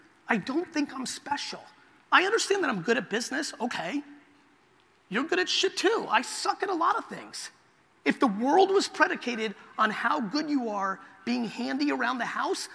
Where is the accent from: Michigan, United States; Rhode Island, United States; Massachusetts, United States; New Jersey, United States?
New Jersey, United States; And I grew up in Jersey in the 80s, got into fights and got punched in the mouth.